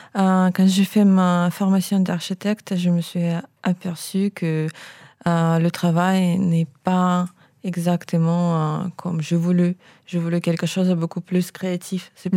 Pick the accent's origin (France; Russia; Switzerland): Russia; French is a second language; De Russie.